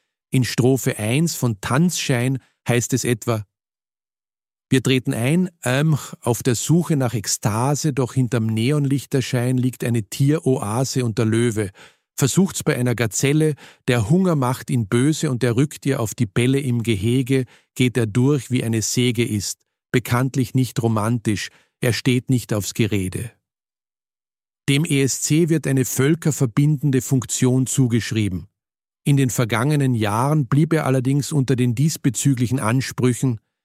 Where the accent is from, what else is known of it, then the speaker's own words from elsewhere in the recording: Klagenfurt, Carinthia, Austria; Als Klagenfurter sage ich ohne jede Häme